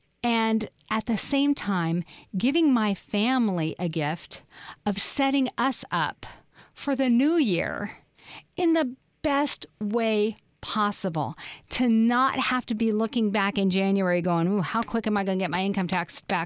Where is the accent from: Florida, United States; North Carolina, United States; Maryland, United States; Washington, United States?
Washington, United States; Seattle; I'm from Seattle. And Starbucks is just like a way of life for us.